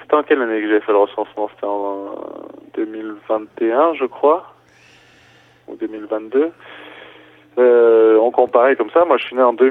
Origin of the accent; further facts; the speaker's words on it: Boisset, France; j'ai toujours été à Boisset, quoi.